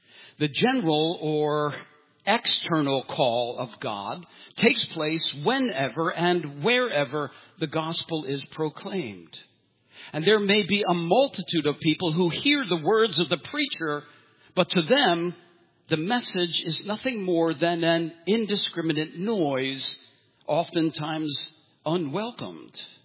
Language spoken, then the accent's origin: English; Philadelphia, Pennsylvania, United States; one of the things about growing up in the inner city, for me, growing up in North Philadelphia, was there was never a lack of friends to play with.